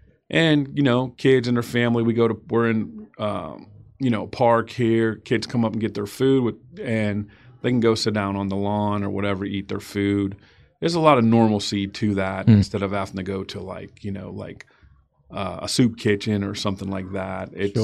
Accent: Pittsburgh, Pennsylvania, United States; now in Midland, United States; So how I got to Midland, I was, like I said, I'm from Pittsburgh. I had a job in Pittsburgh.

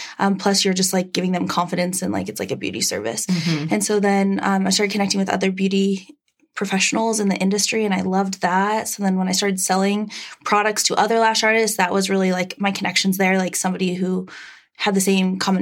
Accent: Butte, Montana, United States; So I am originally from Montana, from a really, really small town called Butte. It looks like butt on the map. And I grew up there, and then I went to college in Missoula, Montana at the University of Montana

